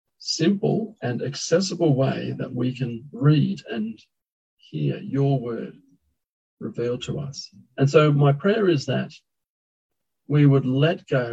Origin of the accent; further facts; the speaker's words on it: Thailand; I was a son of missionaries. I grew up born in Thailand, and I grew up in Thailand.